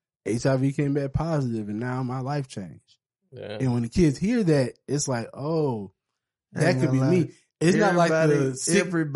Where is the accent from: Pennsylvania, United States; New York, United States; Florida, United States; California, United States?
Florida, United States; Miami; I'm from Miami.